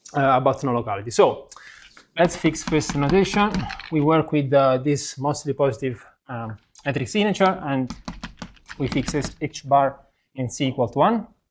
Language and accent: English; Italy; now in Stockholm, Sweden; I come from, I'm from Italy, but I'm based in Stockholm